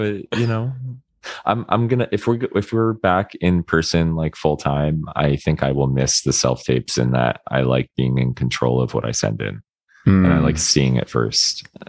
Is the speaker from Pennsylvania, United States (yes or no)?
no; Florida, United States; I mean, I grew up in Florida. I went to Florida State for music ed percussion.